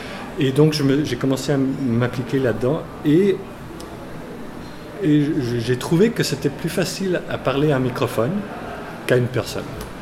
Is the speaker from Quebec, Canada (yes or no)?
yes; Montreal, Quebec, Canada; moved away as an adult; also born or lived in Ottawa; j'ai quitté Montréal et quitté la maison de mon père pour aller à l'université à Ottawa. Et j'étais très introverti. Mais passionné par la musique, déjà. J'étais un peu embarqué par la musique progressive, comme tout le monde au Québec